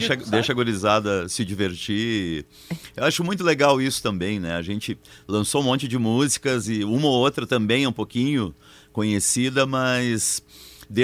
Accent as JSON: {"language": "Portuguese", "town": "Porto Alegre", "region": "Rio Grande do Sul", "country": "Brazil", "tie": "born there", "said": "Eu sou nascido em Porto Alegre, né, 20 de setembro de 66, mas meu pai era natural de Uruguaiana, olha, minha mãe só também de Porto Alegre, enfim."}